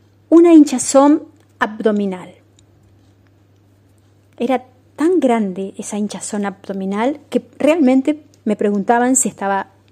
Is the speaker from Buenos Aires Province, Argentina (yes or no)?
yes; Lincoln, Buenos Aires Province, Argentina; born there; dejé la ciudad y me mudé a un pueblito de Lincoln, donde nací, en busca de la sanación mental, física.